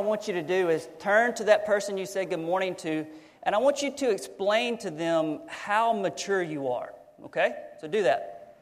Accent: Louisiana, United States; moved away as an adult; We originally both are from the South. I'm originally from Louisiana, and my wife is from South Carolina.

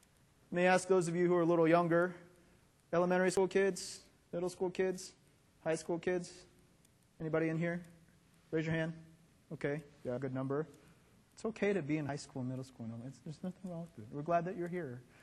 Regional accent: Atlanta, Georgia, United States; I'm from Atlanta, Georgia. And we're both in a city that we don't know.

